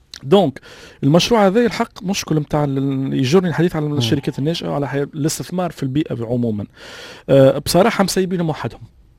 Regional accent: Tunisia; المشكل نتاع البوبالة احنا عندنا في تونس

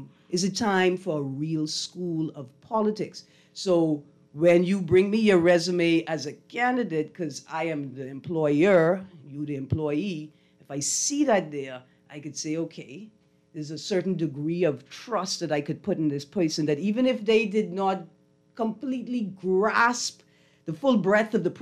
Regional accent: Acklins, Bahamas; And we're from Acklands, we don't do foolishness.

